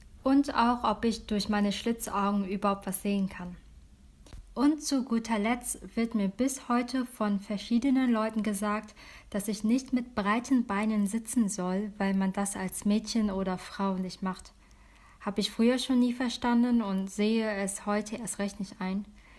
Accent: Germany; born there; Ich bin Wirtdeutsche, meine Eltern kommen beide aus Vietnam und ich bin hier in Deutschland geboren.

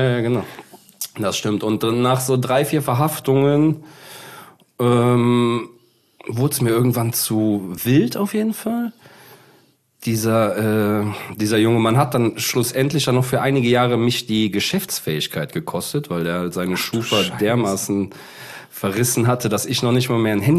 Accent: Cologne, North Rhine-Westphalia, Germany; Also ich komme ja erstmal hier aus Köln.

